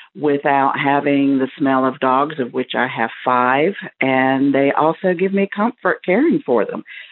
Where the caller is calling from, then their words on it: Lancaster, South Carolina, United States; I'm calling from Lancaster, South Carolina, and I'm calling about your question concerning houseplants.